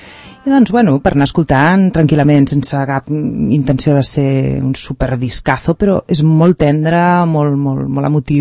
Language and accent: Catalan; Valldoreix, Catalonia, Spain; also born or lived in Barcelona; Tota la vida, bàsicament. Sí, vaig néixer a Barcelona, però de molt petita vam venir a viure aquí, a Valldoreix.